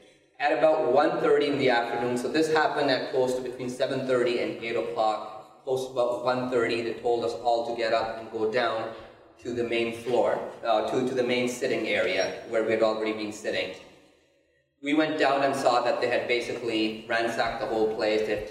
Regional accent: Pakistan; born there; also born or lived in Qatar; They saw that I worked in Qatar. I was born in Pakistan, so that was kind of confusing for them.

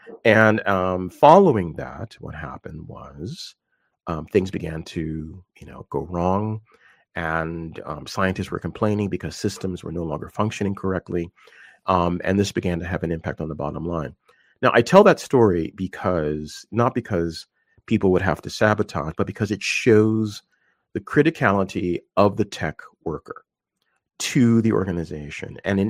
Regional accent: Philadelphia, Pennsylvania, United States; I grew up in Philly. I knew what happened when there was a strike of the sanitation workers

